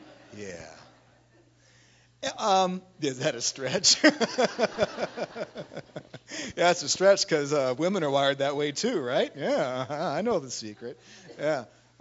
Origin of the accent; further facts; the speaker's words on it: Nevada, United States; now in Chicago, United States; I'm actually from Nevada, though. I'm not really from Chicago. That's just where I live right now.